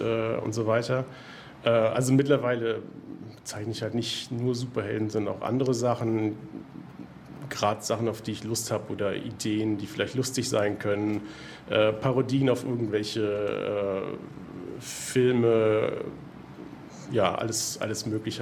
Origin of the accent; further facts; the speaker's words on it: Germany; born there; meine Wurzeln sind italienisch, aber ich bin hier in Deutschland geboren worden. Außer den Namen und Italienisch sprechen ist jetzt nicht viel übrig geblieben von dem Italienisch, sondern ich bin eher dann schon recht deutsch.